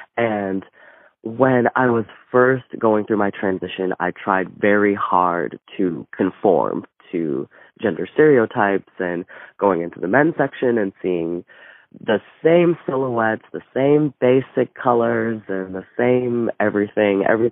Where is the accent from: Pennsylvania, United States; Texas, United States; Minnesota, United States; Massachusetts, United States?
Minnesota, United States; Twin Cities; I'm from Minnesota, Twin Cities